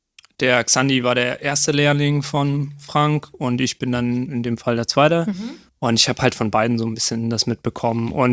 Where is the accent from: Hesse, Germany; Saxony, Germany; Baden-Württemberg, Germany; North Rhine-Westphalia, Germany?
Baden-Württemberg, Germany; Donaueschingen; born there; also born or lived in Offenburg; Ja, also ich bin gebürtig aus Donaueschingen, habe eben ganz lange in Offenburg gelebt. Hab meinen Zivildienst dann auf dem Feldberg gemacht und ja, dann bin ich nach Konstanz gefahren.